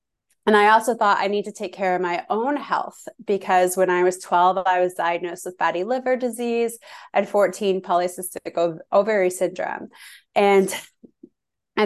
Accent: Toronto, Ontario, Canada; When I met my husband, I'm from Toronto. My husband's from the San Francisco Bay Area, and we met in Orlando, Florida at a mutual counterparts engagement party.

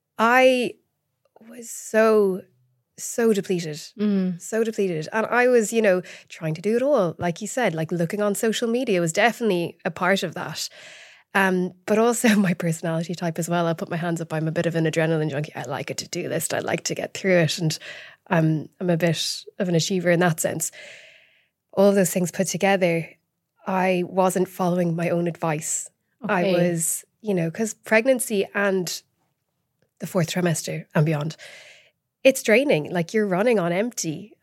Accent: Ireland; now in United Kingdom; I'm from Ireland. I grew up there and moved over to the UK 13 years ago.

